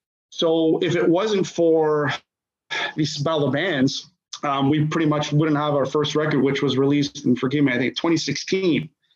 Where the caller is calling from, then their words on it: Markham, Ontario, Canada; I'm calling from Toronto. Well, just north of Toronto, just about 45 minutes north of Toronto and Markham.